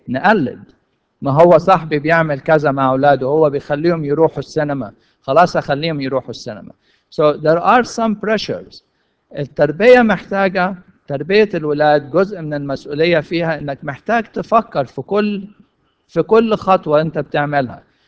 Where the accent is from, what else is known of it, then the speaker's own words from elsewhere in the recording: Egypt; العائلة الممتدة هو نظام العيلة عندنا في مصر، بتطلع بتتربى